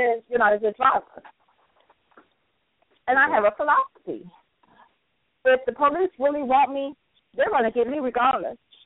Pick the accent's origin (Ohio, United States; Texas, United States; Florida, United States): Ohio, United States; You know, and I'm from Ohio, so I say this honestly, that people from Ohio don't know how to drive